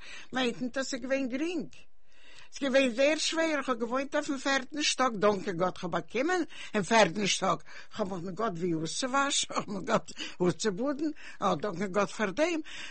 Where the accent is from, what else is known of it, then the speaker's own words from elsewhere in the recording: Russia; born there; German is a second language; Ich bin geboren in Russland. Ich kann reden Jiddisch oder ich kann nicht lehnen Jiddisch.